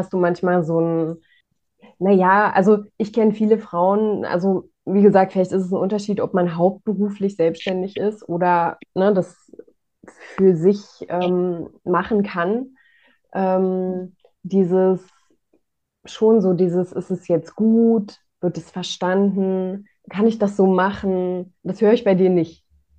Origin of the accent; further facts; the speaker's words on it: East Germany, Germany; ich komme auch aus der DDR